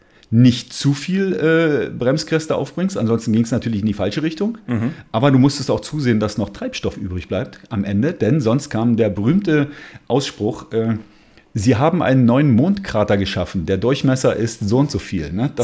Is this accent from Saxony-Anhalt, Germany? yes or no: yes; Oschersleben, Saxony-Anhalt, Germany; also sprich in einem Betrieb in Oschersleben, wo ich herkomme.